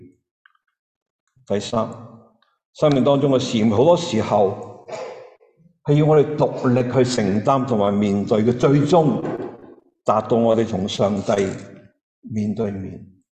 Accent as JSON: {"language": "Cantonese", "country": "Hong Kong", "tie": "born or raised there", "said": "你同埋我或者在座当中都好多系土生土长嘅香港人"}